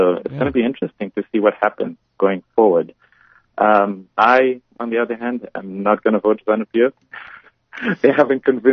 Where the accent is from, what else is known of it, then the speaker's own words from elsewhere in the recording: Zimbabwe; now in South Africa; And so I'm from Zimbabwe originally.